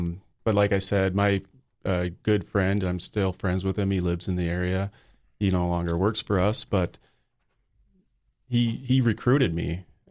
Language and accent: English; St. Paul, Minnesota, United States; I'm from St. Paul, Minnesota.